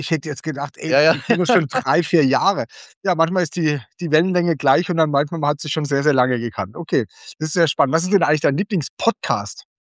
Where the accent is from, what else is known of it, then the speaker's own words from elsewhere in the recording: Leimen, Baden-Württemberg, Germany; weil ich bin ja in der Heidelberger Gegend aufgewachsen, also Leim, Sandhausen.